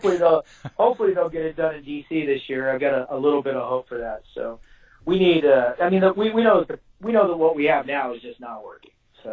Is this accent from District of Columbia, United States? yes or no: no; Texas, United States; I'm a Texan, so I'm in favor of the wall